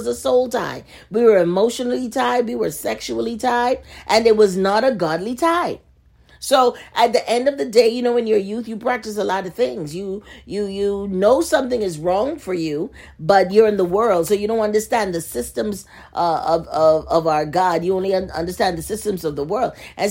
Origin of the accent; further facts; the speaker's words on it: Bahamas; I saw recently in my country, I'm from the Bahamas originally